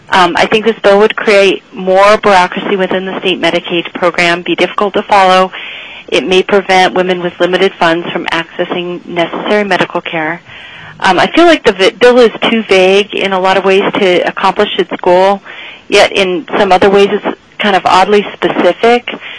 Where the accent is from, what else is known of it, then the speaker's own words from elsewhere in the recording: Fairbanks, Alaska, United States; I am a general OBGYN in Fairbanks, actually born and raised in Fairbanks